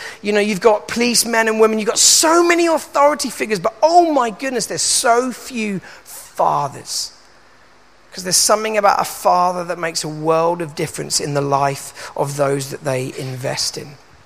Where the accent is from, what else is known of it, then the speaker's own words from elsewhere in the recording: Manchester, North West England, United Kingdom; I grew up in South Manchester, a place called Birmingham.